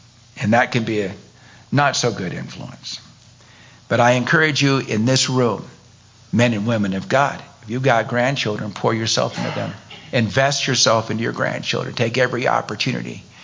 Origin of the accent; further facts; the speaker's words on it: Chico, California, United States; And we moved to California not long after we got married, and moved back to my hometown there in Chico, California.